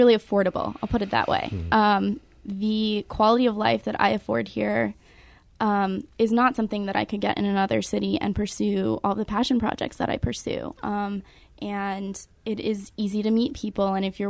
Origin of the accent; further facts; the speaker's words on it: San Francisco, California, United States; now in St. Louis, United States; I came from San Francisco.